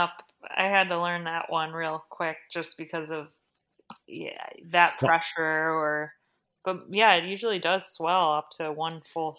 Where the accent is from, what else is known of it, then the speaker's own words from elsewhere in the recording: Ohio, United States; So I did want to do Ohio because that's my hometown or home state.